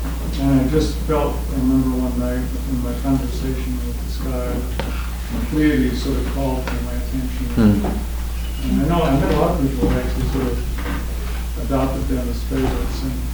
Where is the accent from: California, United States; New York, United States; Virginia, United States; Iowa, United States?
New York, United States; New York City; Well, I grew up in New York City, so there wasn't a lot in the way of trees or greenery.